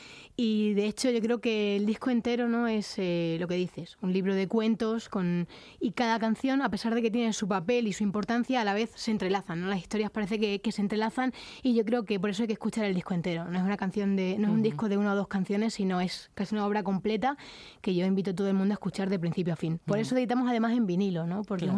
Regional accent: Jaraíz de la Vera, Extremadura, Spain; accent: Extremaduran; Sí, el acento me delata, que soy extremeña.

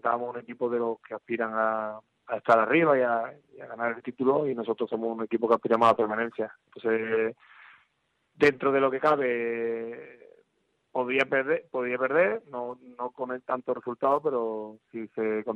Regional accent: Spain; moved away; En este caso yo vengo de España

